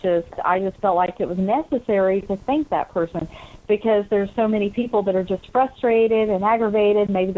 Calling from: Georgia, United States; from Georgia.

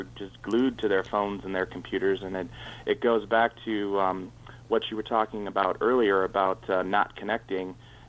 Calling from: Michigan, United States; from Michigan.

